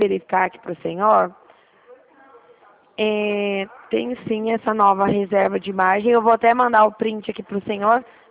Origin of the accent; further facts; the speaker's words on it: Dracena, São Paulo, Brazil; Eu sou aqui da cidade de Dracena, perto de Presidente Prudente.